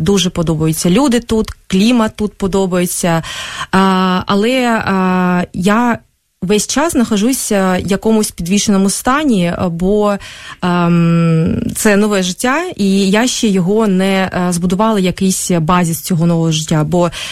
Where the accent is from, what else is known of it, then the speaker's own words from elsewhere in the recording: Kharkiv, Kharkiv Oblast, Ukraine; moved away as an adult; now in Kyiv, Ukraine; взагалі-то я харків'янка, але в Києві я живаю вже майже 10 років, з того часу, як вийшла заміж мій чоловік київлянин, ми познайомилися в Харкові, але згодом переїхали у Київ.